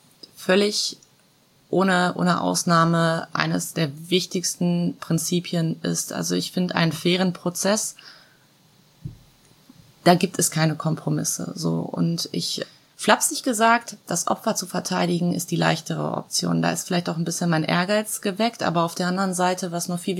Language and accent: German; Croatia; first language Croatian; German is a second language; ich konnte die Sprache immer schon, das ist halt auch meine Muttersprache, aber ich dachte, ja gut, das ist halt Kroatisch, ne?